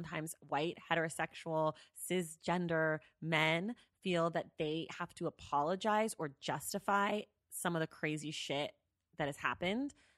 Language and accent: English; California, United States; I'm from the Bay Area. It was like my kind of shit.